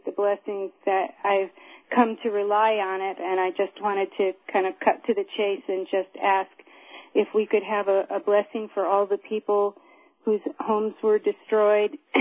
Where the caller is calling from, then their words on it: Lake Shastina, California, United States; I'm calling from Lake Shastina in Northern California, which is right next to the town of Weed that just had a terrible fire.